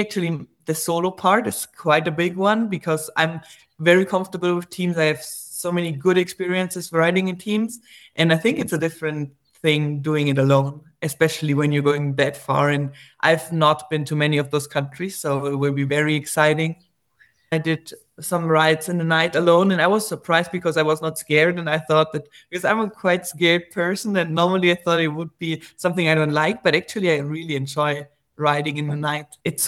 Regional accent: Germany; now in Austria; I'm from Germany, but I'm living in Austria.

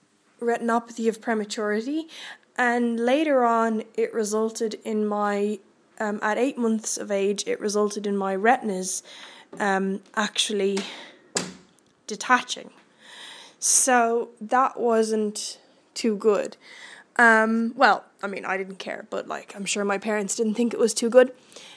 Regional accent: Ireland; also born or lived in Mallorca; I was raised here in Ireland. I'm sure you can hear my accent. So I was raised here in Ireland, but I wasn't born here. I was born in Mallorca in 1987

